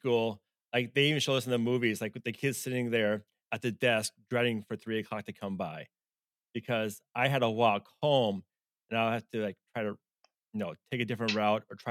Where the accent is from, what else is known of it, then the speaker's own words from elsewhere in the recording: Mankato, Minnesota, United States; I'm from Mankato, Minnesota.